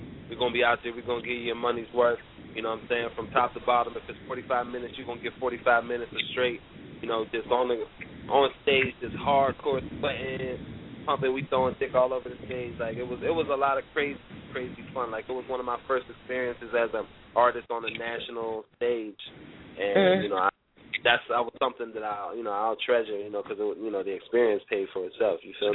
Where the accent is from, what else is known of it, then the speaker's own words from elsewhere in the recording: Pittsburgh, Pennsylvania, United States; Because I'm from Pittsburgh, so I'm from up north. I'm an up north boy, so it was something new for me